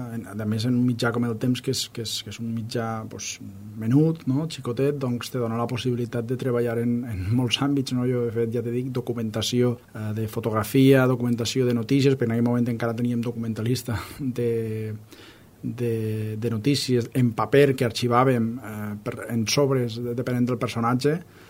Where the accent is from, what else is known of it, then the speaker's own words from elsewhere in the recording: Valencia, Valencian Community, Spain; born there; vaig néixer a València l'any 1976